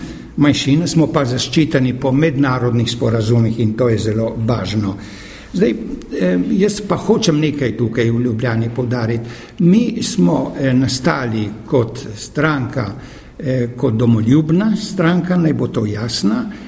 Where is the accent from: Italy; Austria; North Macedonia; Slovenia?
Italy; Trieste, Friuli-Venezia Giulia; Primorci smo Tržačani, govorim Tržačane